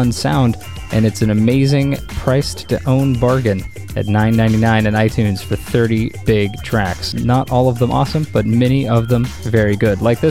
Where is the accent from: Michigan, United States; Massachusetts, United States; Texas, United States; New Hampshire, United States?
Texas, United States; Dallas; But anyway, I'm from Dallas, so I always like putting on bands from Dallas